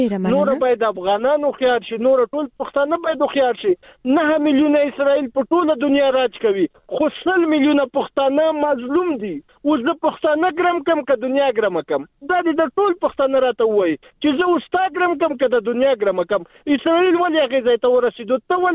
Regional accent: Afghanistan; زه هم افغان یم،

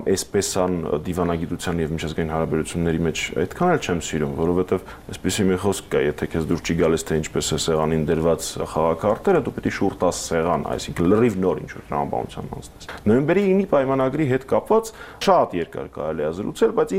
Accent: Armenia; ծնվել եմ եւ մեծացել եմ Հայաստանում

